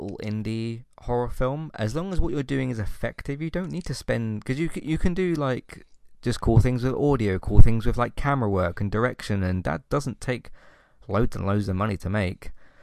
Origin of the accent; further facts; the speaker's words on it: United Kingdom; obviously I'm British and that, and one of the things that gets associated with us is a good old, you know, good old fish and chips